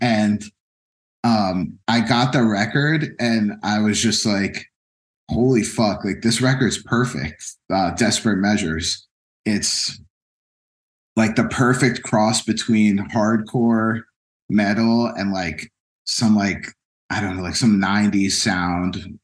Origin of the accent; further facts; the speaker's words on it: Lehigh Valley, Pennsylvania, United States; And he was like, I knew him from my hometown, Lehigh Valley.